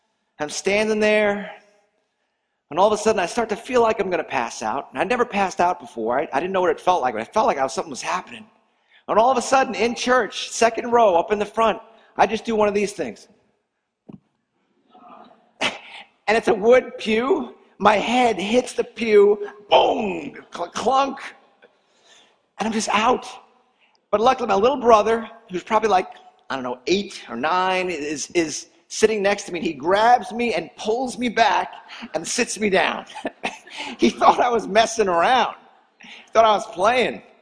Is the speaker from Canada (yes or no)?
no; Port Washington, New York, United States; Well, I grew up in Port Washington, an awkward kid that never really felt like I fit in.